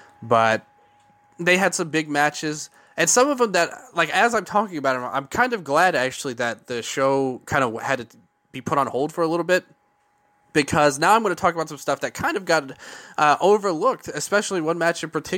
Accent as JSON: {"language": "English", "country": "United States", "said": "Obviously, I'm American, so I wasn't there."}